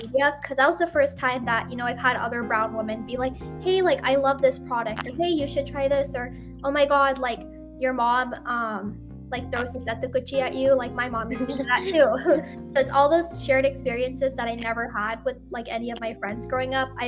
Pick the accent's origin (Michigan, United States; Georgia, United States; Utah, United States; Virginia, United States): Utah, United States; It's really weird because I grew up in Utah and I didn't really have much of a South Asian community.